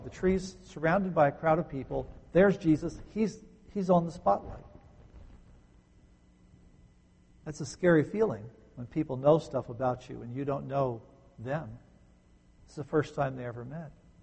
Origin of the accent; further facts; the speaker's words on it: New Jersey, United States; I grew up in New Jersey, and if you took a bar magnet and you just dragged it through the dirt in our backyard, you would pick up all kinds of iron ore